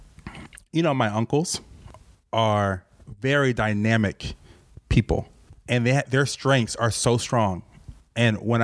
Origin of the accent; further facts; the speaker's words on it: Virginia, United States; I have no control that I was raised in Virginia. I had no control of where I went to high school.